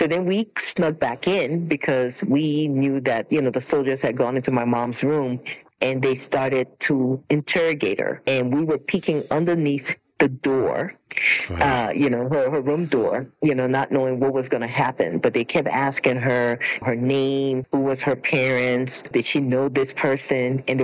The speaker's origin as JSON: {"language": "English", "country": "Liberia", "tie": "born or raised there", "said": "I grew up in Liberia, West Africa. And, you know, upper middle class life. Both my parents were educated in the U.S. and went back to live in Liberia."}